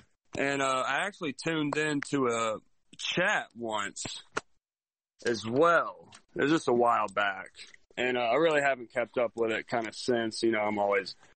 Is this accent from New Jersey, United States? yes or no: no; Asheville, North Carolina, United States; Asheville, North Carolina.